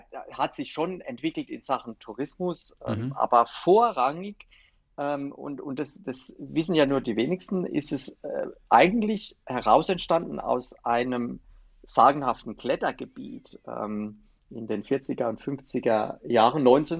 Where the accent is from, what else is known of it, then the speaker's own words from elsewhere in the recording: Rhineland-Palatinate, Germany; dass der Pfälzerwald mir mit meiner Heimat besonders am Herzen liegt